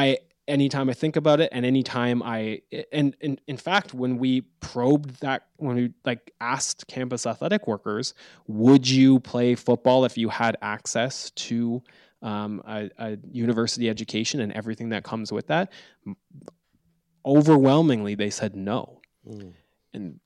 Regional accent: Canada; lockdowns everywhere in Canada, where I'm from. I'm Canadian.

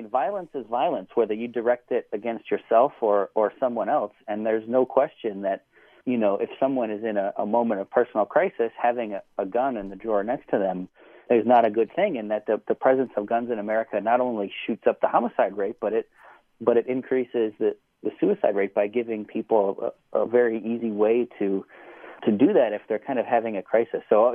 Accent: Buffalo, New York, United States; I'm from Buffalo, New York, and I know from people there and looking on Facebook

